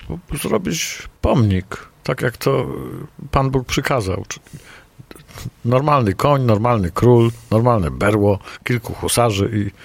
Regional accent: Kraków, Lesser Poland, Poland; bo ja jestem z Krakowa

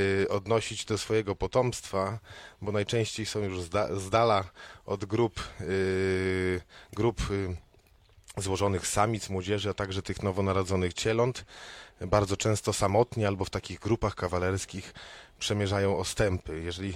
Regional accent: Lublin, Lublin Voivodeship, Poland; sam się urodziłem i wychowałem w Lublinie, także tutaj jest przyjazd mój, nastąpił po studiach.

